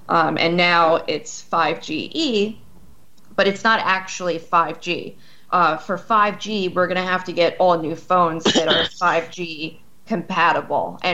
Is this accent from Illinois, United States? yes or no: no; New York, United States; of course, being a New Yorker, it's interesting to go to a place like Sydney.